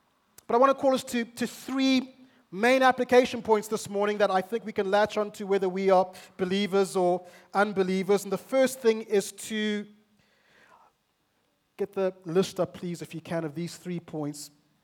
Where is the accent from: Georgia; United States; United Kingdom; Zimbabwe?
Zimbabwe; I'm from Zimbabwe